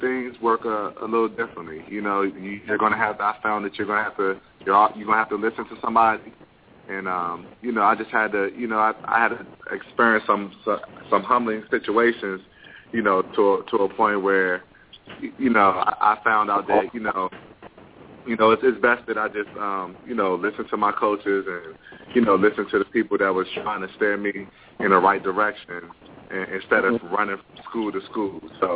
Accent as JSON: {"language": "English", "town": "Alexandria", "region": "Virginia", "country": "United States", "tie": "born or raised there", "said": "Oh, well, I grew up in Alexandria, Virginia. That's where I'm from. That's where my mother's from. My father's from D.C."}